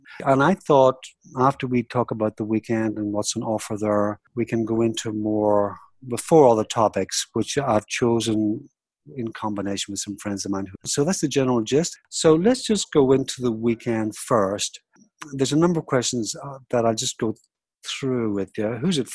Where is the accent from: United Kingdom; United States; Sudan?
United Kingdom; Northern Ireland; I'm from Northern Ireland myself. I've got big Donegal connections.